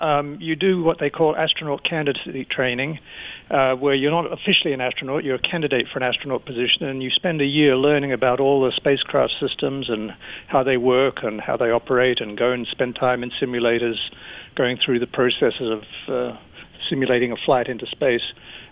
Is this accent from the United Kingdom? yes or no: no; Adelaide, South Australia, Australia; moved away as an adult; now in United States; I was born and raised in Adelaide, but I subsequently moved to the United States